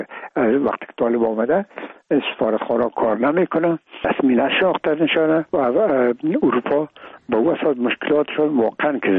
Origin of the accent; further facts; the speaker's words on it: Afghanistan; میگم ما افغان هستیم